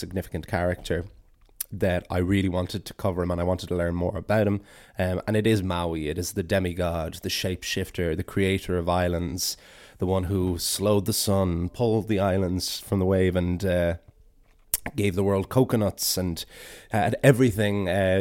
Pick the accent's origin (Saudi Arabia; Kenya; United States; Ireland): Ireland; never want to go too deep into it, because then I don't think it would be as appropriate for me as an Irish person and Irish storyteller to be diving in.